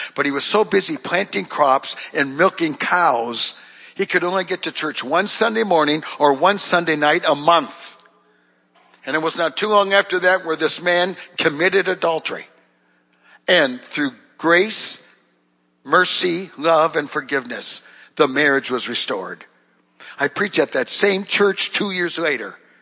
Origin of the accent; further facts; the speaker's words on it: Duluth, Minnesota, United States; born there; Now, I was born in Duluth, Minnesota.